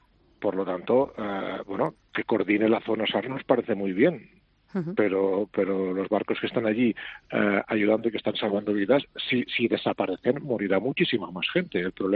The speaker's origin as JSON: {"language": "Spanish", "country": "Spain", "said": "como ciudadanos españoles, como organización española que está salvando vidas en el Mediterráneo"}